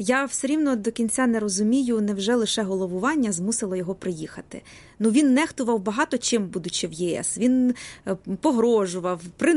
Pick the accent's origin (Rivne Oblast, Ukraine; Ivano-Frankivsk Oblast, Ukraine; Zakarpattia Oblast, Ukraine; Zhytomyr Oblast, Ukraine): Zakarpattia Oblast, Ukraine; я сама родом із Закарпаття, де живуть угорці.